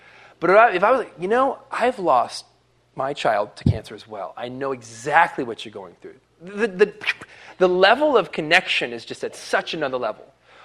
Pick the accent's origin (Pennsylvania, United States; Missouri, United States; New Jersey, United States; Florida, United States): Florida, United States; Okay, I'm from Florida. It's like every single poison snake in the world from Florida.